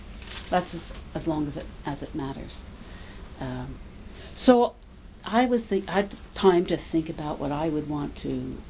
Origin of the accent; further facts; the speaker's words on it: New York, United States; And I'm from New York. I talk too fast. Still, after all these years.